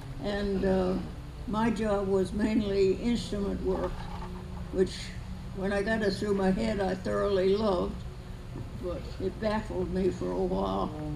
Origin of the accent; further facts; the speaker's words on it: Connecticut, United States; Well, I grew up in Connecticut and I flew there